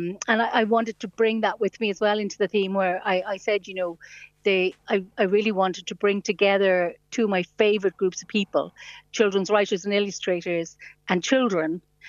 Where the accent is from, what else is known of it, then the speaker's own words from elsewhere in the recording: Ireland; days like today, I'm so happy I'm Irish, because I think we have a great respect for storytelling and literature.